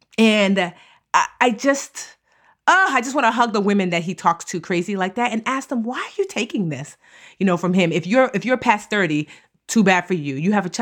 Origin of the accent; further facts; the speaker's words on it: Nigeria; because I'm Nigerian and I'm not going to lie that hypergamy is something that is practiced traditionally in my culture